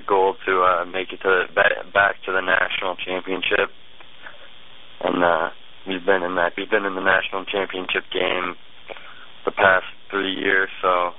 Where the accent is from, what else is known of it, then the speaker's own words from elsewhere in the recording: Michigan, United States; I've been growing up in Michigan. I've been a University of Michigan fan my whole life.